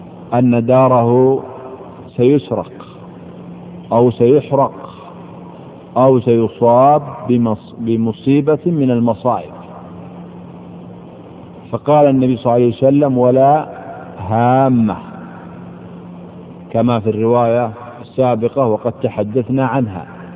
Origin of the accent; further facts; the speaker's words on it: Yemen; عندنا في اليمن وخصوصا في بلدي إذا جاء يوم الأربعاء لا يسافر الكثير من الناس